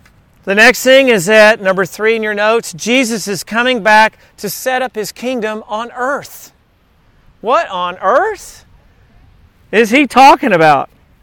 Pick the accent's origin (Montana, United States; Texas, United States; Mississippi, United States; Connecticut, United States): Texas, United States; For me, it was growing up in South Texas and taking tennis lessons in that hot South Texas sun where the heat index is like 115.